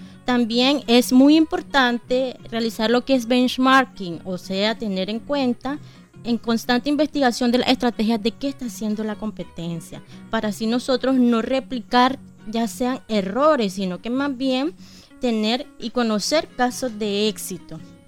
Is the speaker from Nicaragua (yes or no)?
yes; Nicaragua; Que nosotros no puede faltar como nicaragüenses, ¿verdad?